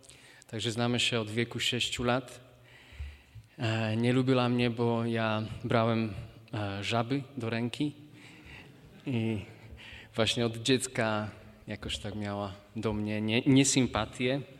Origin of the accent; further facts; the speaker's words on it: Spiš, Slovakia; Pochodzę z małego miasteczka na Spiszu, które kiedyś należało do Polski.